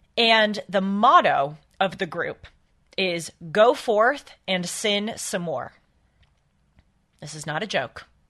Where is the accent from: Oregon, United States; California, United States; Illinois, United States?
California, United States; Los Angeles; The LA Dodgers, here in my hometown of LA, where we do this show out